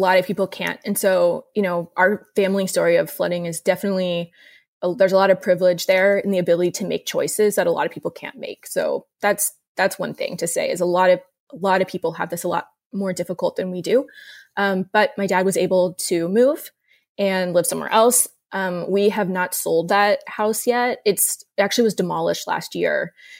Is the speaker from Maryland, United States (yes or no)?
yes; Maryland, United States; Yeah, so I grew up in Maryland. My family moved there in the 90s when I was little